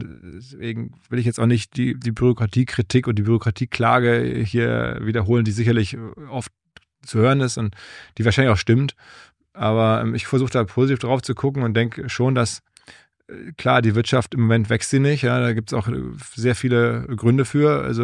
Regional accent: North Rhine-Westphalia, Germany; now in Hamburg, Germany; Ich bin ja selber im Ruhrgebiet aufgewachsen

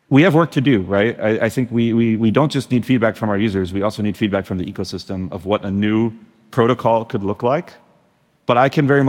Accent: Germany; I am from Germany after all.

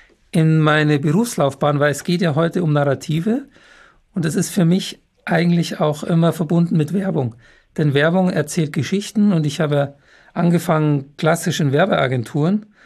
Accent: Munich, Bavaria, Germany; born there; ich bin ein echter gebürtiger Münchner. Das ist ja jemand, wo sowohl Vater als auch Mutter in München geboren sind.

